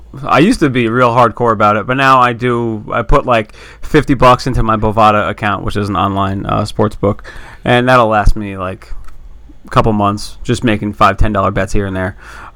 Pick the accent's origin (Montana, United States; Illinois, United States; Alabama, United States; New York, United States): New York, United States; So like if you're being like, proper, I'm from the Catskills.